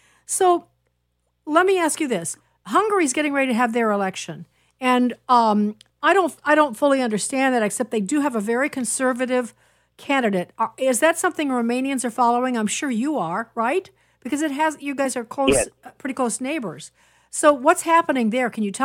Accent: United States; As an American, I probably have more than most, but I don't claim that.

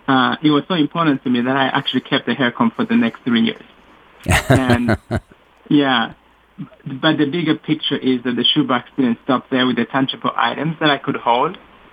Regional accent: Rwanda; English is a second language; Growing up in Rwanda, it was a time when the country of Rwanda was going through a lot of tribal unrest.

